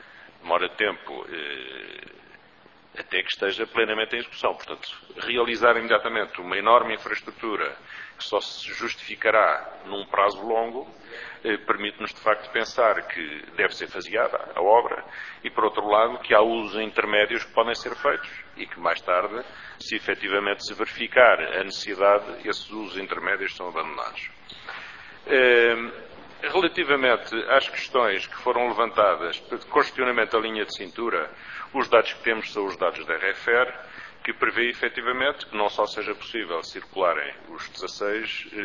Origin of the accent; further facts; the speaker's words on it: Lisbon, Portugal; Eu nasci em Lisboa, sempre vivi em Lisboa. Normalmente vivi sempre com vista para o rio